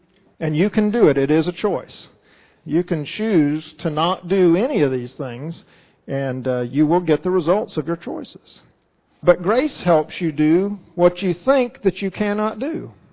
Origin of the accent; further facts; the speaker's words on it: Florida, United States; I grew up in Florida and used to scuba dive in these rivers all the time